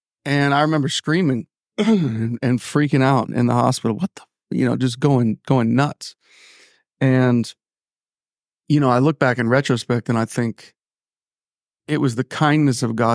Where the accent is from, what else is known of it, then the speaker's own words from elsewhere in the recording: Franklin, North Carolina, United States; Born and raised in North Carolina. It's called Franklin, North Carolina, which is close to Asheville. Most people know Asheville.